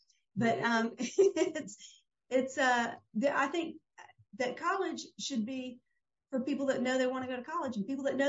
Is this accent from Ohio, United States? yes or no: no; Pascagoula, Mississippi, United States; Well, you know, I grew up in Pascagoula, Mississippi, And in Pascagoula, everybody pretty much went to the same school.